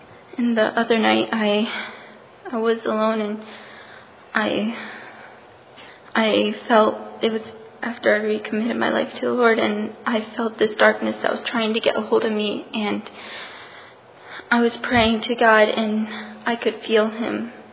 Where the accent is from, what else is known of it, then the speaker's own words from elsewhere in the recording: Maryland, United States; from Maryland, and I've learned a lot from Bible school